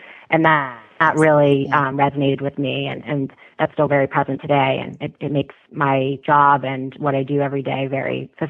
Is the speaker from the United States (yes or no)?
yes; Westport, Connecticut, United States; So like you said, I grew up in Westport, Connecticut, and Horses have really been, you know, part of my life as long as I can remember.